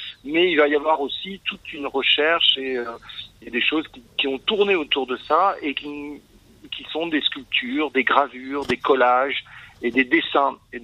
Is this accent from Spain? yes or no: no; Paris, Île-de-France, France; born there; now in Bordeaux, France; Je suis né à Paris, j'ai fait les Beaux-Arts à Bordeaux. Ensuite, j'ai habité à Paris, je suis retourné à Paris pendant une dizaine d'années.